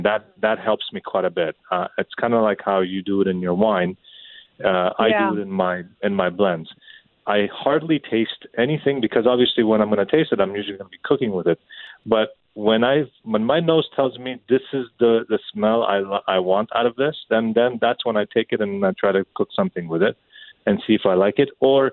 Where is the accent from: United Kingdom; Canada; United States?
Canada; Montreal, Quebec; growing up in Montreal gave me privilege too, because we were always open.